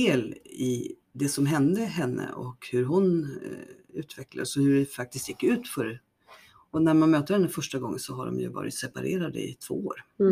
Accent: Kiruna, Norrbotten County, Sweden; now in Stockholm, Sweden; Alltså, jag kommer från Kiruna. Sen har jag bott i innerstan men jättelänge.

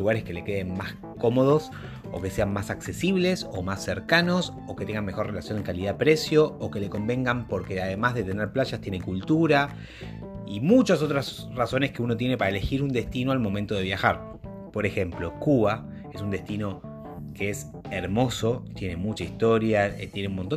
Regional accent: Argentina; puntualmente de Argentina, que es de donde soy yo

